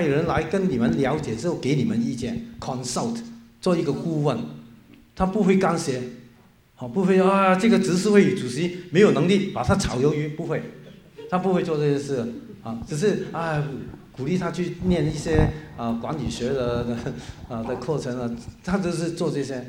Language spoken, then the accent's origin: Chinese; Hong Kong; moved away as an adult; 我在香港，我是在潮语浸信会长大，潮语浸信会是北美浸信会的。我移民之前是在闽南浸信会的背景的浸信会做牧师